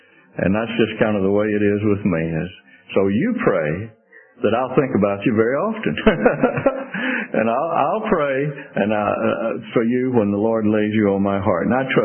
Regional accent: Sardis, Mississippi, United States; Born and raised in Mississippi, and I was a junior and senior in high school, I was on the volunteer fire department, Sardis, Mississippi.

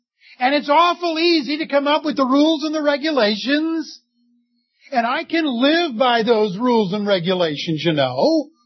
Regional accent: United States; I'm an American. We spend most of our money on taxes.

